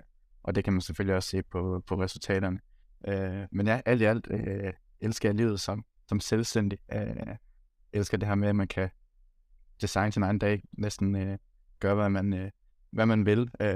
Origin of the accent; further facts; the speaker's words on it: Skive, Central Denmark Region, Denmark; now in Aarhus, Denmark; 22 år og bor til dagligt i Aarhus. Jeg er opvokset i Skive, Midtjylland.